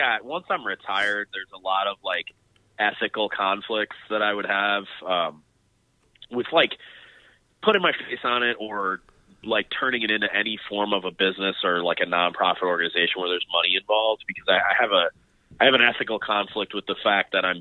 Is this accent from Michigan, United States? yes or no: yes; Michigan, United States; I'll definitely look into that, because I'm from Michigan.